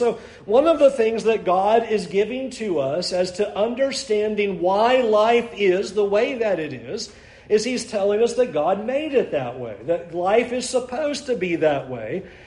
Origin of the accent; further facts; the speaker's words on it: California, United States; Where I grew up in California, our middle school was kind of in a unique geographical location, being down in a valley